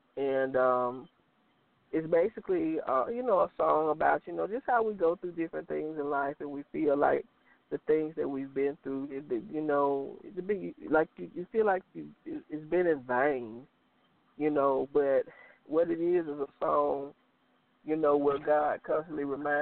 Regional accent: Aliceville, Alabama, United States; in my community where I grew up in Aliceville

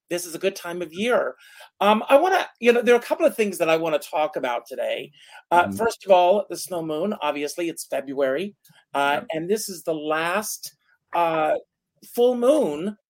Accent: South Carolina, United States; Yesterday was a primary in my home state of South Carolina.

